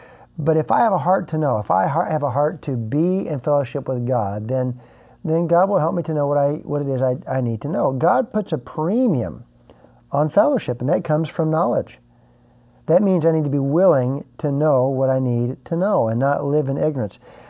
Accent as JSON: {"language": "English", "country": "United States", "said": "Now, I'm not a soccer player. I'm an American."}